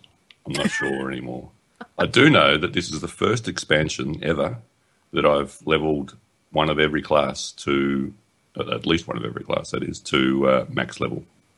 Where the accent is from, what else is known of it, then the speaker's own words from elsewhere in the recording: Australia; I'm Australian.